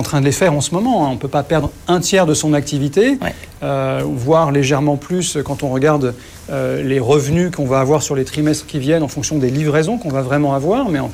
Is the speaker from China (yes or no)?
yes; China; Ce qui est sûr, c'est que la crise a commencé chez nous en Chine.